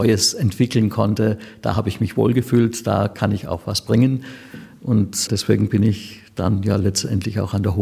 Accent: Konstanz, Baden-Württemberg, Germany; born there; also born or lived in Munich; Ich bin 1950 geboren in Konstanz und habe ein humanistisches Gymnasium besucht, habe also Latein und Griechisch und Englisch gelernt

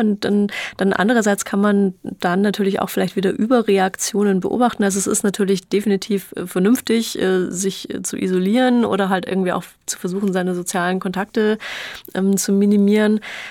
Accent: Germany; Ich meine, wir als Deutsche müssen ja da sowieso super vorsichtig sein

